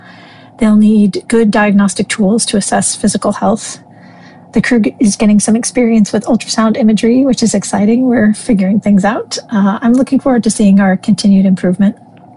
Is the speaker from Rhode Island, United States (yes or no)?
yes; Rhode Island, United States; my family and friends from growing up in Rhode Island and from different military assignments